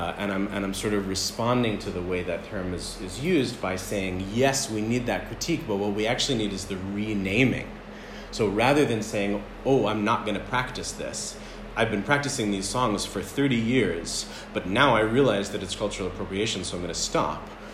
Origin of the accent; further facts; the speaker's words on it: United States; But that's because I grew up in the United States with no connection to Israel.